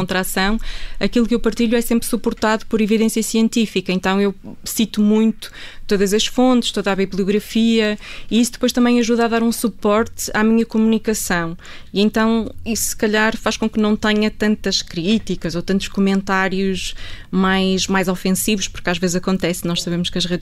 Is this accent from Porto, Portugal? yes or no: yes; Porto, Portugal; now in Lisbon, Portugal; quando eu venho do Porto, eu sou do Porto, quando eu venho para Lisboa estudar